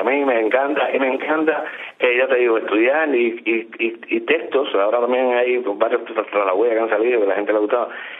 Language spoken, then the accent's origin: Spanish; Havana, Cuba; born there; yo nací en Santo Suárez e involucioné a Mantilla, como dicen